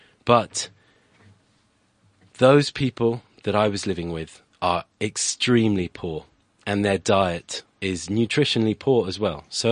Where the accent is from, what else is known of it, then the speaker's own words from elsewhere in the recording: United Kingdom; also born or lived in France; I'm British, but it is a French name.